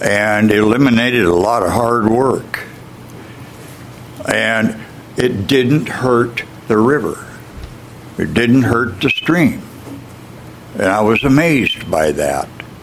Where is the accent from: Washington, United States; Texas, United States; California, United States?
Washington, United States; Camas; also born or lived in Vancouver, United States; I was born here in Vancouver, Washington. I grew up in Camas, Washington. I am a veteran. I'm college educated.